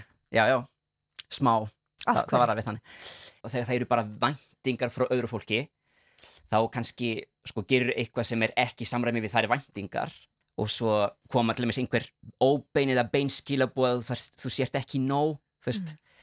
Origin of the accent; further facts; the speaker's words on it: Sicily, Italy; Icelandic is a second language; ég fættist og ólst upp á Sikiley. Foreldra mínir eru bara 100% hérna Sikileyingar.